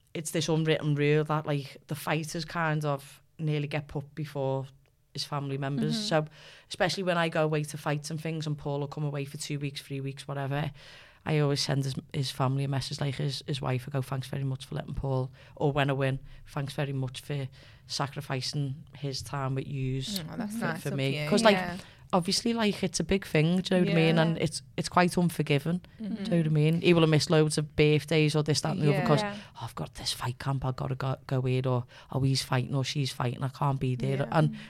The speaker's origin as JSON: {"language": "English", "town": "Liverpool", "region": "North West England", "country": "United Kingdom", "tie": "born or raised there", "said": "I grew up in Liverpool, won a national title."}